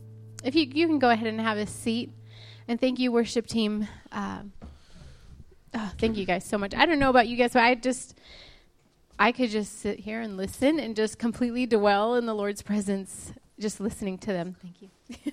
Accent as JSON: {"language": "English", "town": "Ventura", "region": "California", "country": "United States", "said": "Well, we're from Ventura, and even though I'm still somewhat new here, heat is not fun out here."}